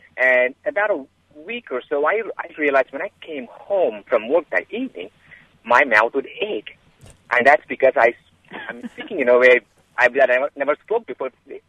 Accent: India; English is a second language; moved away as an adult; now in United States; I'm from India, and in India, we went through what we call, I went through what we call an English medium school, where we taught in English all the classes from a very, very early age. And I came to the U.S. when I was 25, 26

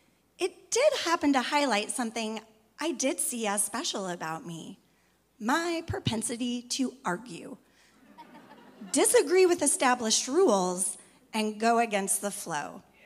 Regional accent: Washington, United States; because I was from Washington State, the state in the U.S. with the highest home birth rate

